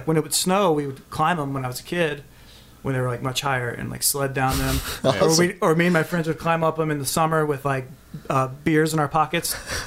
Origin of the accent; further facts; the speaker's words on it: Deloge, Missouri, United States; I grew up in a small town in southeast Missouri called Deloge. It's an old lead mining town.